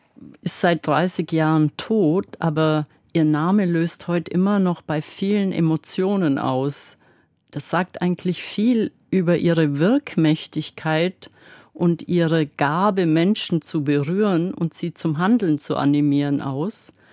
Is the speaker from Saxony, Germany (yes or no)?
no; Bavaria, Germany; weil ich bin im Allgäu aufgewachsen.